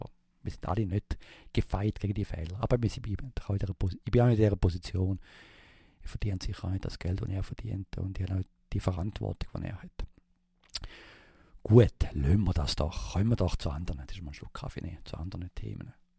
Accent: Switzerland; Als Schweizer

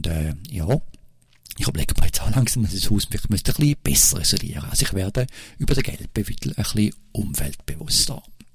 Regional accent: Switzerland; ich als Schweizer bin nicht unbedingt

